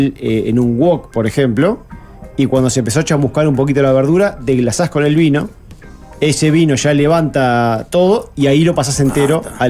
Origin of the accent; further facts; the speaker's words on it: Uruguay; El uruguayo, no sé por qué, sí sé por qué, porque somos uruguayos.